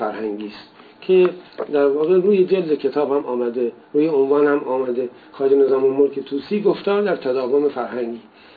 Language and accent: Persian; Iran; خب ما به عنوان یک ایرانی طبیعتاً مشتاق میشیم